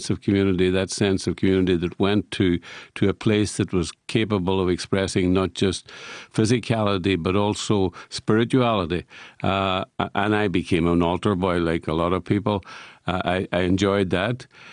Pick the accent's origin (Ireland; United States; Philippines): Ireland; Buncrana, Ulster; Well, Buncrana is one of those places in the world that is attached to two geographic places. We're Donegal, but we're also very Derry, in the sense that we're about a few miles from Derry City